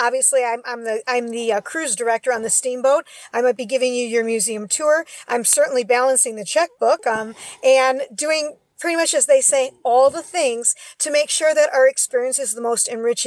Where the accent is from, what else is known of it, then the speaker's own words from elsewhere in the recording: Richmond, Virginia, United States; born there; I was born in Richmond, Virginia. My father was an Army captain. My mother was a nurse. And we moved around a lot.